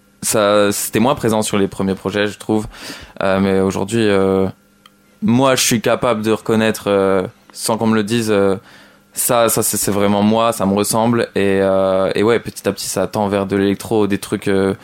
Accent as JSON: {"language": "French", "town": "Besançon", "region": "Bourgogne-Franche-Comté", "country": "France", "said": "je suis de Besançon à la base, je suis venu à Dijon pour faire mes études"}